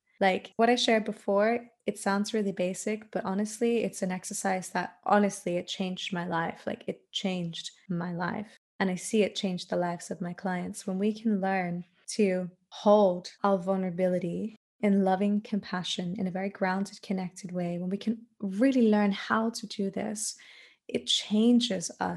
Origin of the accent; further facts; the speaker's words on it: Australia; now in Germany; I live in Germany, although I'm Australian.